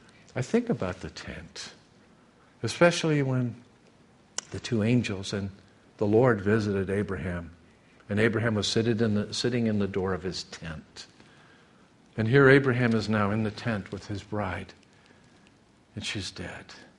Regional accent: California, United States; We're from Southern California like Eddie Albert and Zsa Zsa.

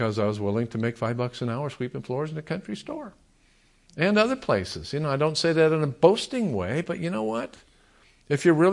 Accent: California, United States; And they knew I was from California.

